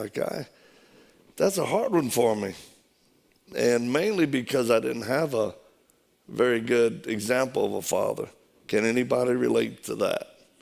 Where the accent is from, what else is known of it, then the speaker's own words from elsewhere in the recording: Louisiana, United States; No, I tell you, I'm from Louisiana. That's why I talk like this.